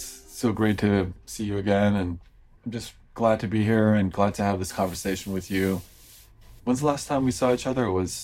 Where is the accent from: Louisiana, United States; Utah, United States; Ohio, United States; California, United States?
California, United States; Los Angeles; Yeah, I grew up in the Los Angeles area of Southern California.